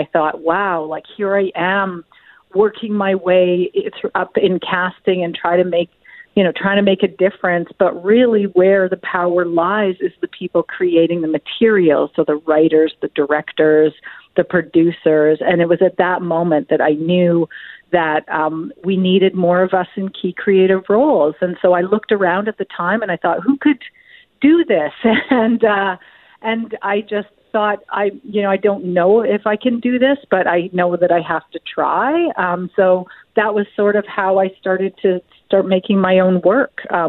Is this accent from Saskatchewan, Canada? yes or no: yes; Saskatchewan, Canada; growing up in Saskatchewan as a young Cree Métis woman